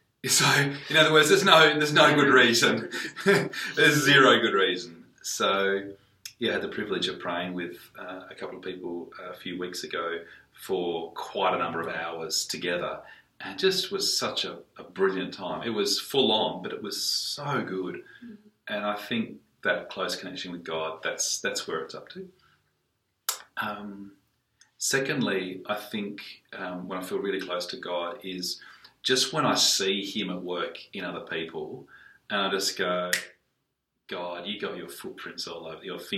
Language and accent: English; Italy; now in Australia; I'm not sure that growing up in Italy or even growing up here in Australia that people really get that.